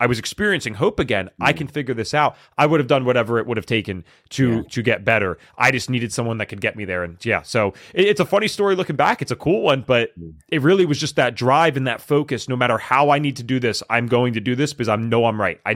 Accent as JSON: {"language": "English", "region": "Pennsylvania", "country": "United States", "said": "I convinced my best friend to go out to California with me. I'm from Pennsylvania."}